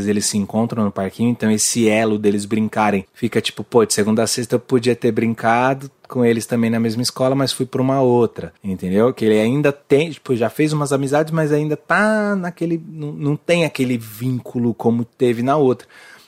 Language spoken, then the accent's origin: Portuguese; Guarulhos, São Paulo, Brazil; É que eu sou de Guarulhos. Então, eu sou da Grande São Paulo.